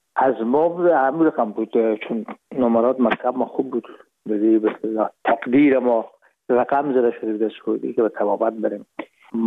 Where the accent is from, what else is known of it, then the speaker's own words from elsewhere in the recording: Herat, Afghanistan; moved away as an adult; now in Hamburg, Germany; رفتیم از کابل به هرات و پیش که فاکولته رو پایان برسانیم یا دیپلم بگیریم از هرات از طریق زمینی داخل مرز ایران شدیم، از مرز ایران گذشتیم و داخل پاکستان و از پاکستان و قاچقی آمدیم با آلمان. میشد سال 1369 که ما به هامبورگ رسیدیم که بشه 1990.